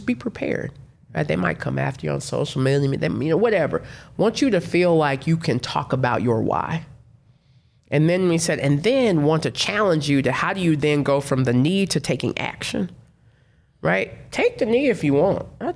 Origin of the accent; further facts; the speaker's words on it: Alabama, United States; I'm from Alabama, drive to a wedding.